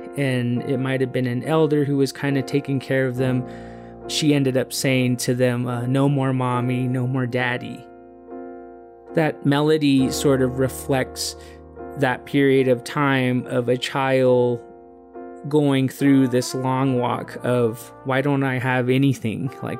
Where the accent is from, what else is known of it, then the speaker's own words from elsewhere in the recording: United States; I am from the Diné tribe, the Navajo Nation.